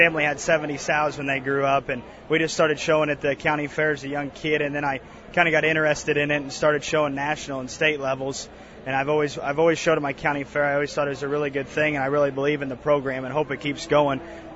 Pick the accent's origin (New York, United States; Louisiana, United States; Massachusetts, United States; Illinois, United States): Illinois, United States; Highland; I live in Highland, Illinois, about 5 minutes out of town there. That's where I grew up. I've been there since I was born